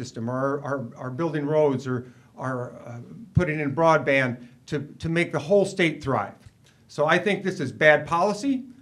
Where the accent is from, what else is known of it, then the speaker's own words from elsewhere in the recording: South Dakota, United States; born there; now in Wisconsin, United States; I was born in South Dakota, and now when I go back there. We moved to Wisconsin because there was an opportunity to buy land here and not there.